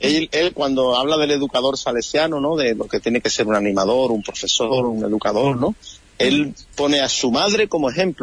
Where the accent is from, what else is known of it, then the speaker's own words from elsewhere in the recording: La Línea, Andalusia, Spain; yo tengo mi sobrino que hacía la comunión en mi pueblo, en La Línea